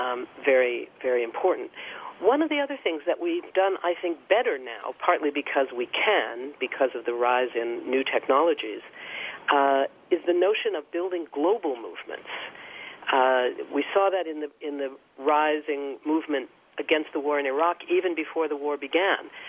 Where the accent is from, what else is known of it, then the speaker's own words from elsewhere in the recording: Los Angeles, California, United States; When I was growing up in the Jewish community in L.A., that's what there was.